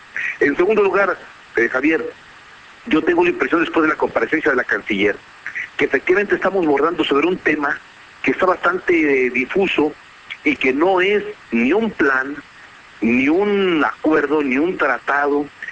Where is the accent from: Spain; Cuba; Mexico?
Mexico; para nosotros siempre es muy sensible como mexicanos